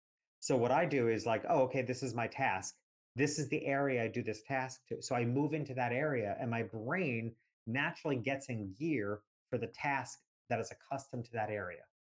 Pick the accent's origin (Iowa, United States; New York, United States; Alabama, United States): New York, United States; New York City; also born or lived in Miami; now in North Florida, United States; And I'm from New York City. But New York City didn't feel like an assault on the senses to me, because it was the environment which I grew up in.